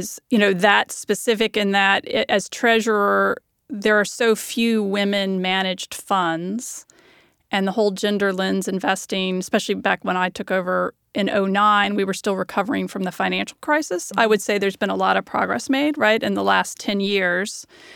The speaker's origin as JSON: {"language": "English", "region": "the South", "country": "United States", "said": "And I will say it's true. I'm from the South."}